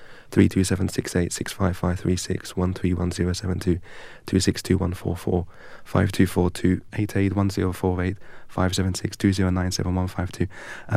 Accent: England, United Kingdom; bet aš nesu Lietuvis, I'm not Lithuanian. Aš esu iš Anglijos, I'm from England.

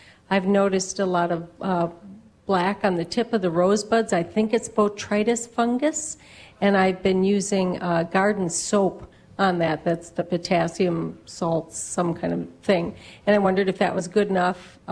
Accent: Green Bay, Wisconsin, United States; from Green Bay, and it's really nice to have Larry Mueller here today.

